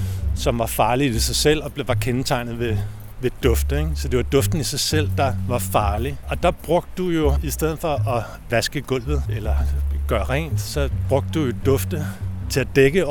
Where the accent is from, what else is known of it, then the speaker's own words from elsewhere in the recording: Copenhagen, Capital Region of Denmark, Denmark; Nu er jeg født og opvokset i København.